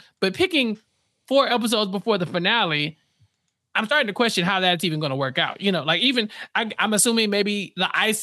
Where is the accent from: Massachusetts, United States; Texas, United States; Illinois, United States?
Texas, United States; As a Texan, ice is always kind of like in the atmosphere as people are talking about it.